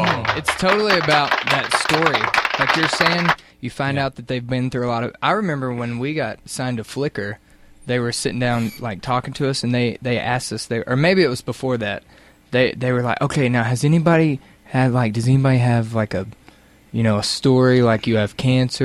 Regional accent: Mississippi, United States; And we were kind of like, well, we're from Mississippi.

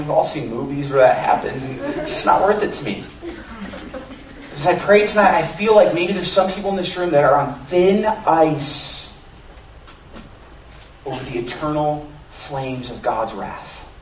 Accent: Rochester, New York, United States; I grew up in New York, upstate New York, Rochester. My dad, every year, we had 3 acres of land.

